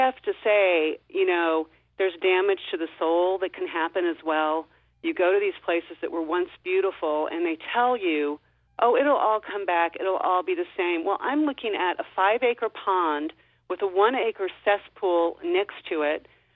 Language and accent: English; Texas, United States; And I'd also like to say that I'm originally from Texas